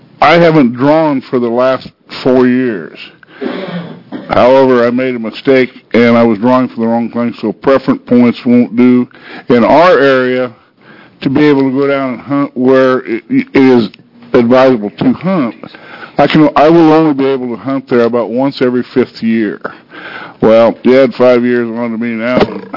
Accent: Oregon, United States; I grew up in Klamath County, Oregon for 50-plus years of my life, and we hunting was a ritual there every year.

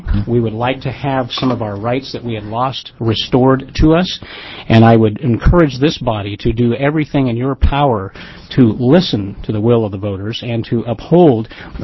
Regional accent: Oregon, United States; I am from Douglas County as well.

